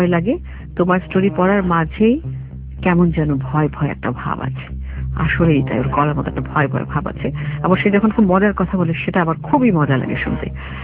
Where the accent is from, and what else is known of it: Gazipur, Dhaka Division, Bangladesh; born or raised there; now in Dhaka, Bangladesh